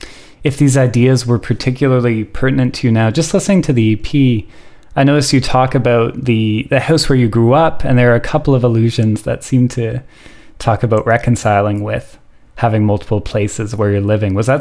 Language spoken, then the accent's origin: English; Guelph, Ontario, Canada; That's how I felt going to Fredericton after being born and raised in Guelph.